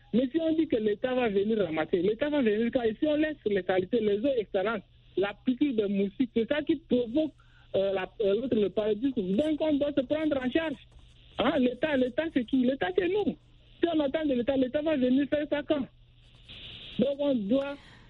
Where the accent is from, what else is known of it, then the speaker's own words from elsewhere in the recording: N'Djamena, Chad; Par exemple, ici, chez moi, en Djamena, les jeunes s'organisent par quartier.